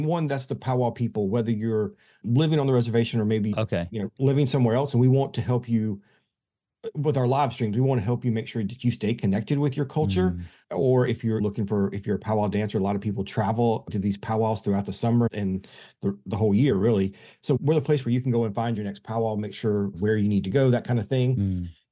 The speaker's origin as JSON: {"language": "English", "region": "South Carolina", "country": "United States", "said": "Yeah, I'm from South Carolina and went to college at the University of South Carolina way back a long time ago."}